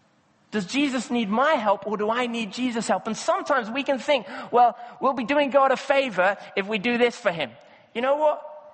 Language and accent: English; Kenya; And I grew up in Kenya, and so this happens in lots of places in Kenya.